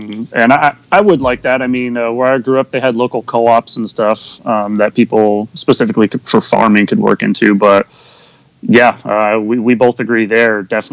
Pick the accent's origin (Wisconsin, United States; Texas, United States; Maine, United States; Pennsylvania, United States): Maine, United States; where I grew up in Maine, it was very small, and the kids who went to college, then they left the state and didn't come back.